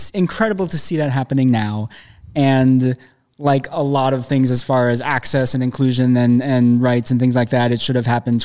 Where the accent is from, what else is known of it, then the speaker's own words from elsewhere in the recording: Minneapolis, Minnesota, United States; I'm from Minneapolis.